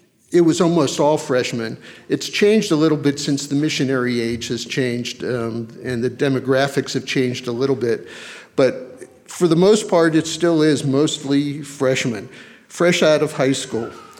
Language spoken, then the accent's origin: English; Pennsylvania, United States; I grew up in Pennsylvania in a Jewish family, so I'm a Jewish convert.